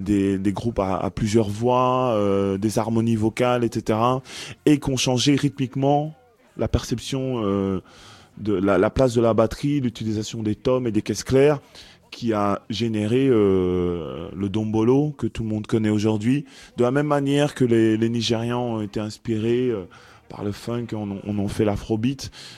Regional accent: Kasaï, DR Congo; un rythme issu du Kivu, du Kasaï, c'est ma région d'origine.

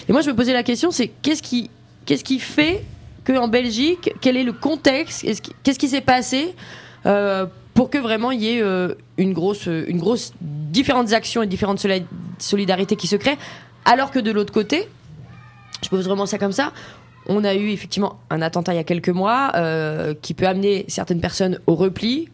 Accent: France; donc je suis française, habitant en France

